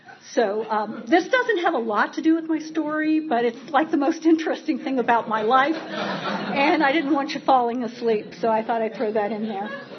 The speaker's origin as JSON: {"language": "English", "town": "Lynn", "region": "Massachusetts", "country": "United States", "tie": "born there", "said": "I was born in 1952 in Lynn, Massachusetts."}